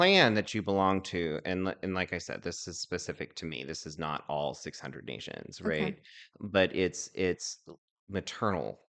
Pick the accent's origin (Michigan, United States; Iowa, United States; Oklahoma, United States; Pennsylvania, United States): Oklahoma, United States; So we are from Oklahoma, right?